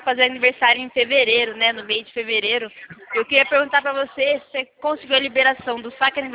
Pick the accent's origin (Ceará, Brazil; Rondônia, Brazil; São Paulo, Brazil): São Paulo, Brazil; Eu sou de São Paulo.